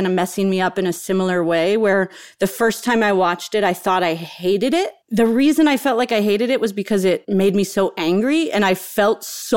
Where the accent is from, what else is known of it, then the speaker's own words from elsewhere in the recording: California, United States; And I'm from the Bay Area, so it was also, the setting of it just felt really connected to me.